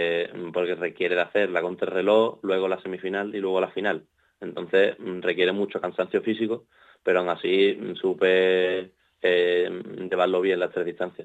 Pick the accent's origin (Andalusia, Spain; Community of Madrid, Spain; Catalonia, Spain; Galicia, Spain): Andalusia, Spain; Algeciras; yo estoy en un club de Sevilla, pero yo no soy de Sevilla, soy de Algeciras, y entonces entreno en un club aquí en Los Barrios